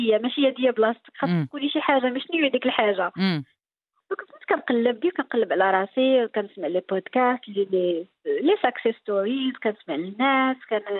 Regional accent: Meknes, Fès-Meknès, Morocco; now in Casablanca, Morocco; كبنت عندها ديك الساعه 22 عام جايه لكازا كتشوف على ما اخر كبرت في مكناس وجايه لكازا على ما اخر

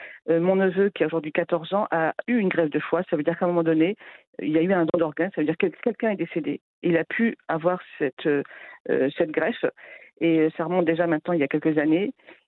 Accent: France; born there; je suis née en France, de parents, je suis d'origine du Rif, de Nador. Et donc, je travaille en France et je suis franco-marocaine.

